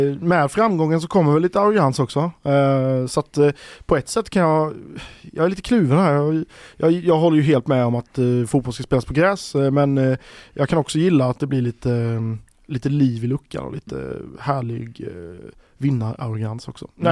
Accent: Växjö, Kronoberg County, Sweden; Jag är från hybridgrässtaden Växjö.

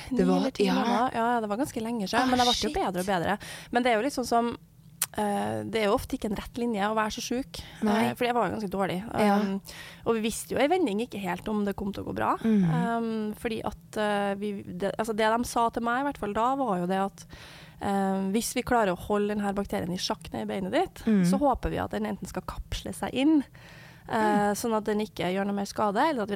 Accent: Levanger, Trøndelag, Norway; jeg kommer fra Levanger i Trøndelag

